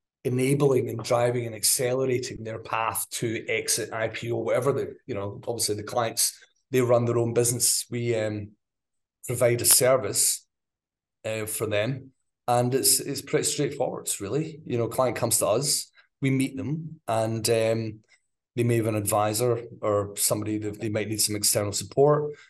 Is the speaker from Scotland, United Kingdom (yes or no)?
yes; Scotland, United Kingdom; Yeah, I mean, obviously I'm a Scot. I'm obviously passionate about, you know, everything Scotland